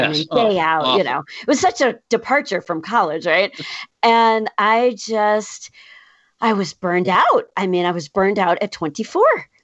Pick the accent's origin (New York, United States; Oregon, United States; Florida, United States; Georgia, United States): New York, United States; White Plains; also born or lived in Chicago; I grew up in White Plains, New York, just outside of Manhattan.